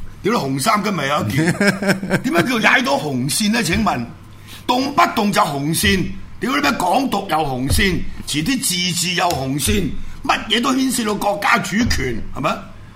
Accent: Hong Kong; born there; 我香港出世

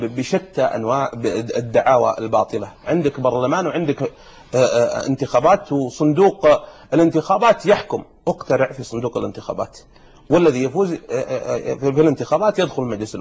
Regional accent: Najd, Saudi Arabia; عقرب القضاض معروفة عندنا في نجد التي يغطيها التراب وتلسعك من غير ما تشعر

